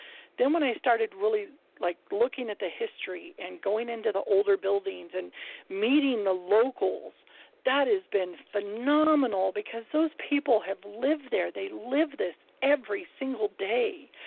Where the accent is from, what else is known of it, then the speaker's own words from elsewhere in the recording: California, United States; now in Nevada, United States; I'm a native Bay Arean, and, you know, I grew up in the Bay Area.